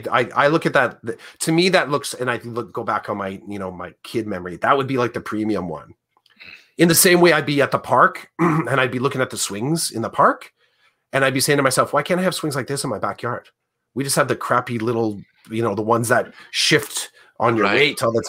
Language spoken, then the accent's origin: English; Oshawa, Ontario, Canada; not near my house, in my hometown, Oshawa, there's a Lakeview Park